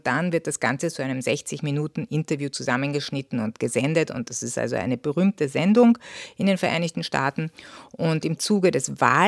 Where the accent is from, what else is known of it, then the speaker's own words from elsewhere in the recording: Austria; now in United States; Und man hat ja als Österreicher oder wahrscheinlich auch als deutscher Medienkonsument wahrscheinlich schon die Nase voll